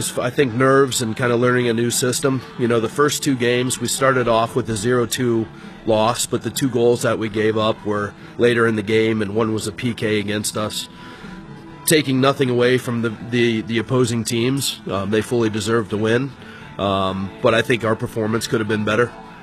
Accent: Ohio, United States; now in Michigan, United States; No, I grew up in Central Ohio. I went to college here in Michigan

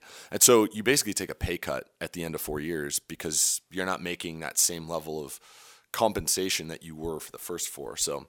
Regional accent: Menlo Park, California, United States; now in Sandpoint, United States; I grew up in Menlo Park, California.

